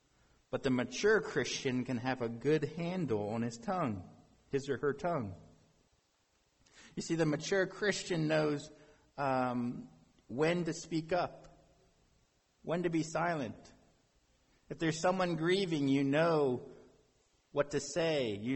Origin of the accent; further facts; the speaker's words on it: Pennsylvania, United States; I'm from Lancaster County, and if you know anything about Lancaster, there's a lot of Amish.